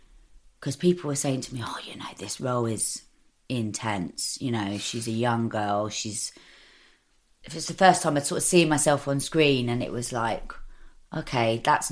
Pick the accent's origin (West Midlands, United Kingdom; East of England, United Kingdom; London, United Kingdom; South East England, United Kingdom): London, United Kingdom; born there; I love London. It's, you know, I was born in Camden. I'm an East London girl, really.